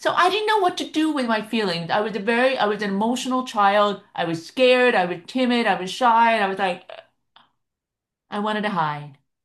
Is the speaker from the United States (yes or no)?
yes; Philadelphia, Pennsylvania, United States; moved away as an adult; also born or lived in Maryland; I grew up in Philadelphia, went away to school, lived in Maryland, and then I got a job in LA.